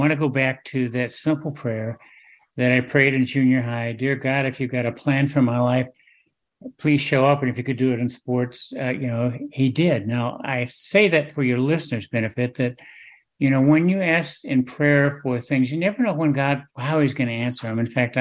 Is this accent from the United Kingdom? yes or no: no; Wichita, Kansas, United States; I came back to what would in essence be my hometown newspaper, although I grew up in Wichita. It was the Topeka paper.